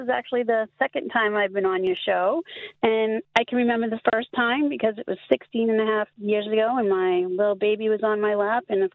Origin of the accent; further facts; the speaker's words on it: Boston, Massachusetts, United States; Oh, thank you. I'm actually from Boston, so.